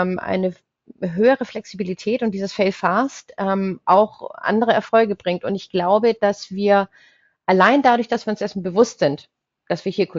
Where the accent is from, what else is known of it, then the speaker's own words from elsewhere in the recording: Germany; muss ich mich als Deutsche manchmal so ein bisschen rechtfertigen